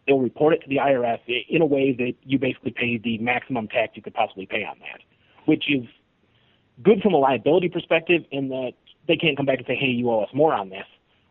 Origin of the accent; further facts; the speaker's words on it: Minnesota, United States; I have several friends in Mankato. I grew up 60 miles from Mankato, small town of 800 people.